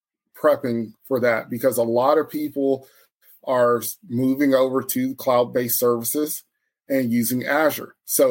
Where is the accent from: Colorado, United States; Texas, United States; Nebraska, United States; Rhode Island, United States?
Texas, United States; So, again, born and raised in Texas and everything. Grew up on the Cowboys.